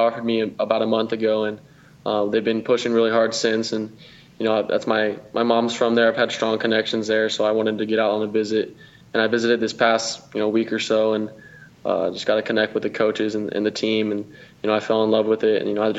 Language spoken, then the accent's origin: English; West Coast, United States; born there; obviously I was born in the West Coast, watching the Pac-12, and it's better for my family as well.